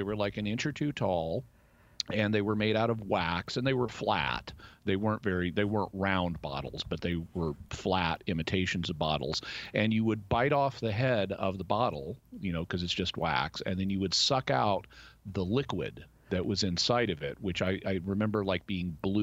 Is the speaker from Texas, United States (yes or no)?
no; Arkansas, United States; I was growing up in the Ozark Mountains in Arkansas, and this was before cable television existed, at least in Arkansas.